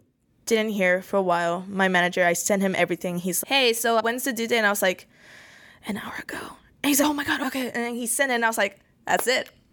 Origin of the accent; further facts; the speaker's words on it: Puerto Rico; now in United States; Like, I come from Puerto Rico, right?